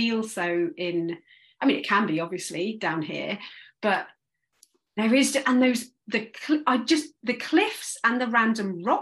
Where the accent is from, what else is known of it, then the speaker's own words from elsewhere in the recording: London, United Kingdom; I grew up in London. I feel very lucky to live down here now.